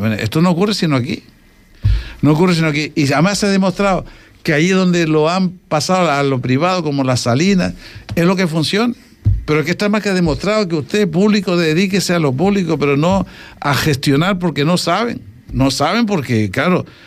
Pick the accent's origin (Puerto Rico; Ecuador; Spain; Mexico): Spain; Canary Islands; que somos canarios también.